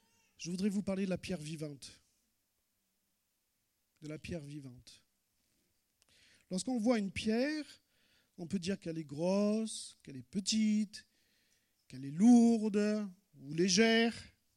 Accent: Nîmes, Occitanie, France; nous on contemple des ruines chez nous à Nîmes

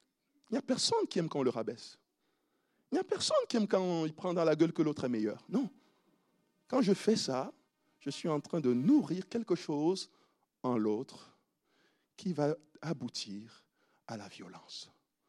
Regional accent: Cameroon; Et chez moi, au Cameroun, c'est comme ça qu'on fait.

